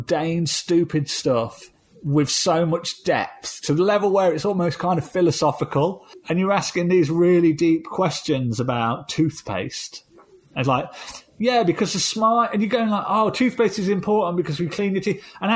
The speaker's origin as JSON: {"language": "English", "country": "United Kingdom", "lives_now": "United States", "said": "Here's the big thing that's difficult about coming to the US as a Brit"}